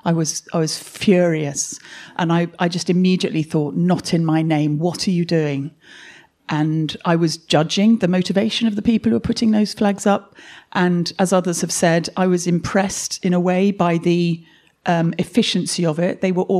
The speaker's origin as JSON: {"language": "English", "town": "Salisbury", "region": "South West England", "country": "United Kingdom", "tie": "born there", "said": "I was born actually in Salisbury"}